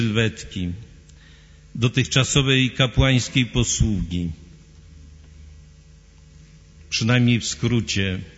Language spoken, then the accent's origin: Polish; Podlaskie Voivodeship, Poland; Obaj pochodzimy z ziemi białostockiej, części Podlasia, zapewne wielu z was zaglądało do Puszczy Białowieskiej czy na rozlewiska Narwi.